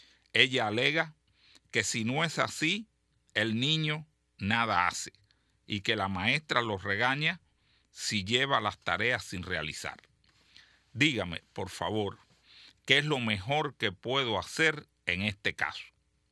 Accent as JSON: {"language": "Spanish", "country": "Colombia", "lives_now": "United States", "said": "Soy colombiano, tengo un niño de 8 años nacido aquí, en los Estados Unidos."}